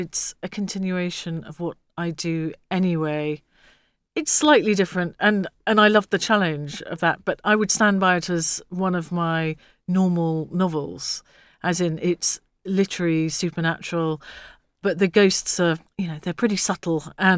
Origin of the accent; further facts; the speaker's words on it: London, United Kingdom; born there; I was born in London, then my parents moved out, and I lived there till I was four.